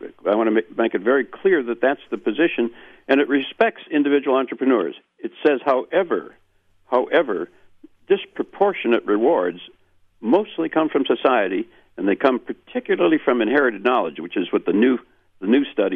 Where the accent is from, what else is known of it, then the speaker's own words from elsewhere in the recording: Wisconsin, United States; Well, I'm from Wisconsin